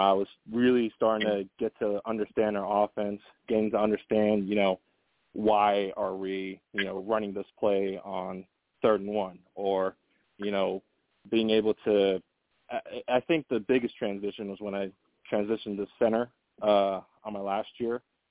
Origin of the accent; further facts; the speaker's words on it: Hawaii, United States; I grew up in Hawaii, and so volleyball is another top sport over there.